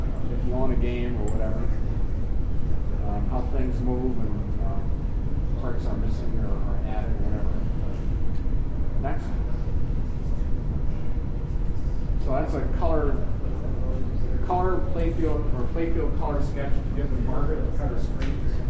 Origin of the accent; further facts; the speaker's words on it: Ohio, United States; We're both from Ohio, and we both race motorcycles.